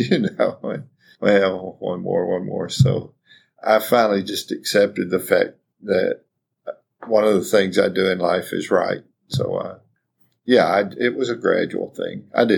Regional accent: the South, United States; accent: southern; coming from a small rural town with my southern accent and not very sophisticated on things.

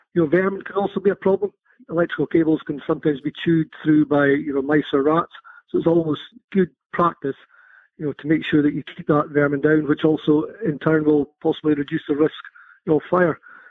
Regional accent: Whitebridge, Scotland, United Kingdom; I'm from Dell Farm, Whitebridge, which is near Inverness in the Highlands of Scotland.

